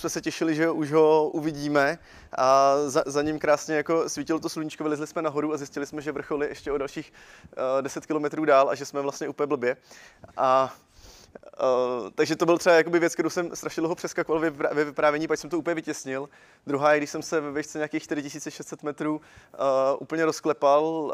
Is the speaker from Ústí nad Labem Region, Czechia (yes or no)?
no; Pardubice, Pardubice Region, Czechia; když jsem byl v Pardubicích. Já jsem z Pardubic teda.